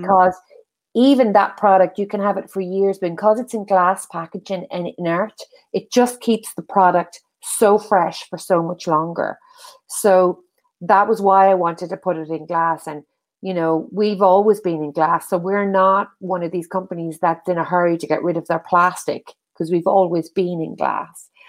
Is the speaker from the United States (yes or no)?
no; Ireland; accent: Irish; I'm Irish, you can hear from my accent.